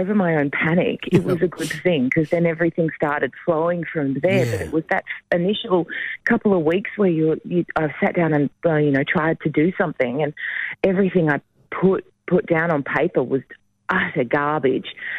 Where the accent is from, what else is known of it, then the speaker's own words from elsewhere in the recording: Melbourne, Victoria, Australia; I'm from Melbourne.